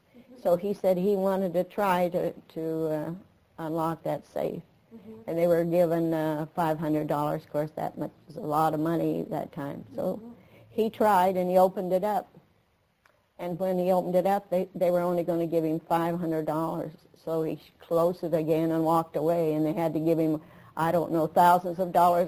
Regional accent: Park City, Utah, United States; born there; I was born in Park City, Utah, in a little mining town.

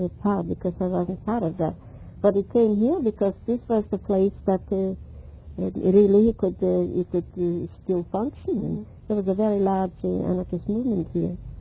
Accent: New Jersey, United States; And the people, like we have in the Harrah School where we come from New Jersey

